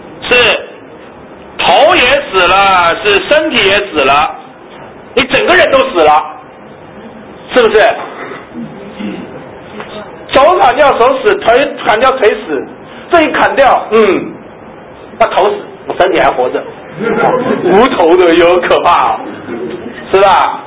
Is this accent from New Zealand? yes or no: no; China; 我们中国人最研究关于气这个字，形成我们中医的最重要的基础之一